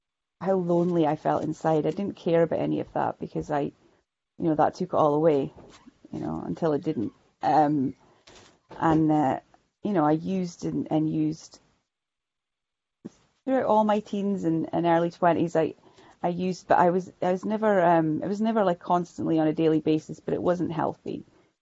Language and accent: English; Shetland, Scotland, United Kingdom; from Shetland. Shetland is a little, for any of those of you that don't know, Shetland is a little island. It's about as far north as it is as far north as you can go and still be in the UK.